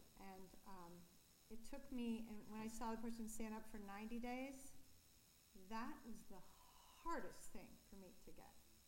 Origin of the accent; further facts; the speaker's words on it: East Coast, United States; And I grew up in the East Coast in the country, college town.